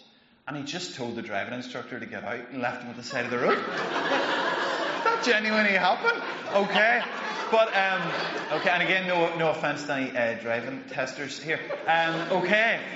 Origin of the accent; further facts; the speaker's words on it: Monaghan, Ulster, Ireland; I grew up in Monaghan, which means that I didn't do A-levels.